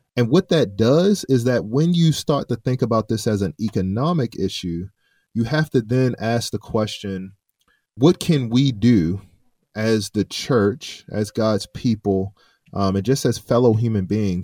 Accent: Baltimore, Maryland, United States; now in St. Louis, United States; I grew up in Baltimore, Maryland. I went to a church that was very large, and it was like 100% African-American.

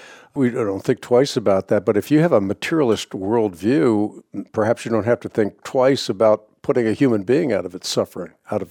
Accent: Netherlands; As I mentioned, I grew up in the Netherlands

